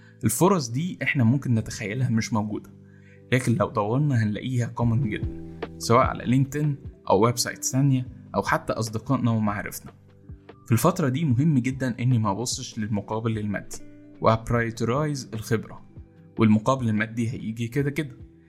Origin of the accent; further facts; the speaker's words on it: Egypt; تاني حاجة ان احنا كمصريين ما عندناش ثقافة النتوركينج قوي